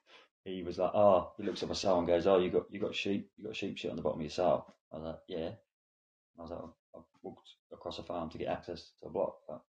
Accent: Hastings, South East England, United Kingdom; now in New Zealand; My family and friends think I've got a twang. I grew up in Hastings, not Hastings, New Zealand. Hastings, England. Similar place though.

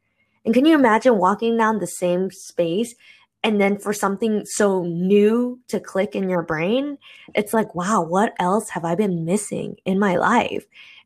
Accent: Guam; moved away as an adult; also born or lived in Boston; now in Italy; I grew up in Guam, a little Pacific island, also a territory of the United States, and spent 14 years in Boston and recently moved to Italy 15 months ago.

